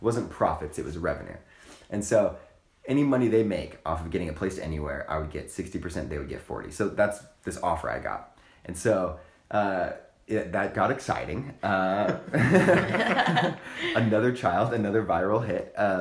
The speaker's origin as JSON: {"language": "English", "region": "California", "country": "United States", "said": "So Brandon, Preston, and I live in Salt Lake City. Of course, we're all from California."}